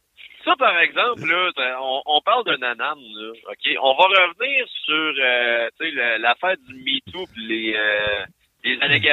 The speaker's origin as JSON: {"language": "French", "country": "Canada", "said": "Quand nous autres, on est des Canadiens, on regarde ça, on rentre dans ton pays"}